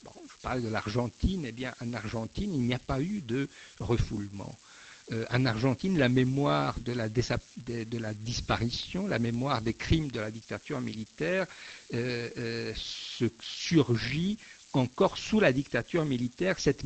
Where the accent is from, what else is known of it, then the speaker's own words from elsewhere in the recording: Italy; je suis italien, la mémoire du colonialisme en Italie